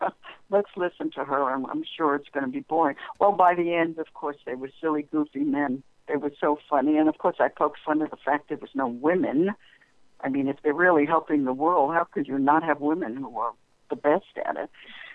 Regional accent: Brooklyn, New York, United States; accent: Brooklyn; And she just doesn't get me, and it could be because of my Brooklyn accent.

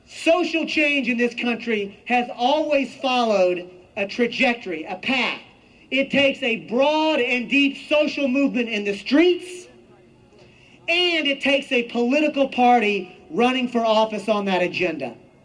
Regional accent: Texas, United States; I'm from Texas, and I'm here to make amends.

